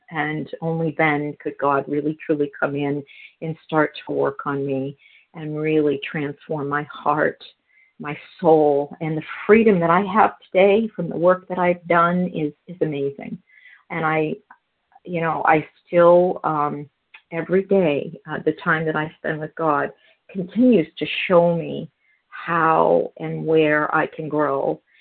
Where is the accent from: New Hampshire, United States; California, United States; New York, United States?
New Hampshire, United States; I'm from New Hampshire